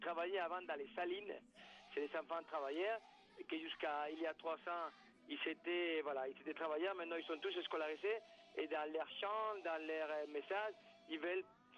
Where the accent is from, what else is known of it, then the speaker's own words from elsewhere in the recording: Spain; moved away as an adult; now in Madagascar; Je suis espagnol et je suis vétérinaire de formation. Je suis parti au Cambodge il y a 20 ans. Et puis depuis, je habite toujours dans les pays en voie de développement, aujourd'hui à Madagascar.